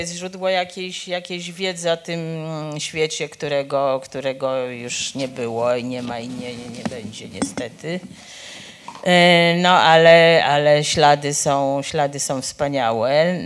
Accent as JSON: {"language": "Polish", "town": "Warsaw", "region": "Masovian Voivodeship", "country": "Poland", "tie": "born there", "said": "W Warszawie ja się urodziłam właściwie chyba w rok po tym, jak zamknięto szkołę żydowską, której nasza mama była kierowniczką."}